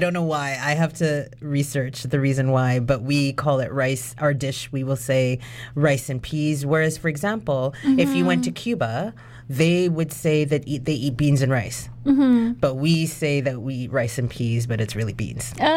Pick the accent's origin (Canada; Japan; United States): Canada; born there; I was born in Canada